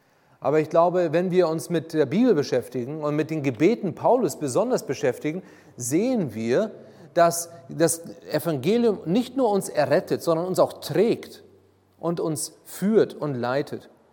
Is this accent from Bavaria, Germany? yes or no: yes; Ingolstadt, Bavaria, Germany; moved away as an adult; also born or lived in United States; 38 Jahre alt, verheiratet mit Heidi und die Mädels sind heute dabei. Ich bin in Ingolstadt aufgewachsen